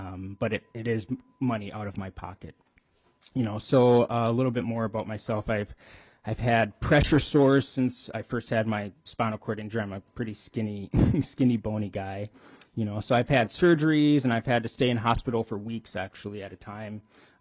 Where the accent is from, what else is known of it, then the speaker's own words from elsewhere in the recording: St. Paul, Minnesota, United States; I grew up here. I was born and raised in St. Paul, home sweet home.